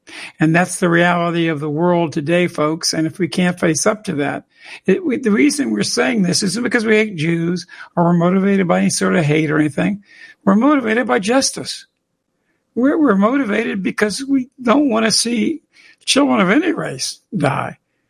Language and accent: English; United States; As an American, I'm more angry about that than I think I would be even as a person who lives in Iraq.